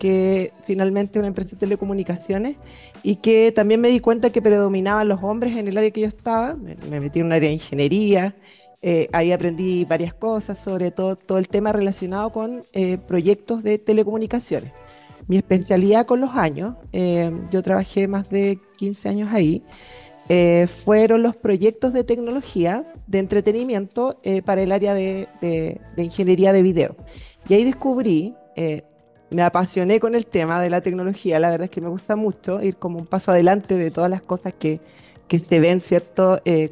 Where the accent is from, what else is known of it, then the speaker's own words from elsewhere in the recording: Chile; quizás nosotros como Chile, como chilenos, no estamos tan mal como el resto de Latinoamérica